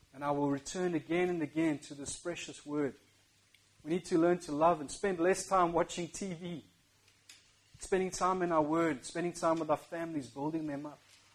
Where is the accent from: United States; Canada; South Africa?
South Africa; moved away; Some of you might know, but we came from South Africa this year in February. We had difficult times in South Africa, and we came over and we felt God was leading us.